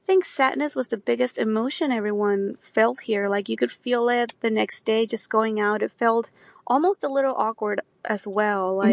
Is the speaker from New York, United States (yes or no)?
no; Dallas, Texas, United States; now in Garland, United States; Like, we just say we're from Dallas. Like, technically, I live in Garland.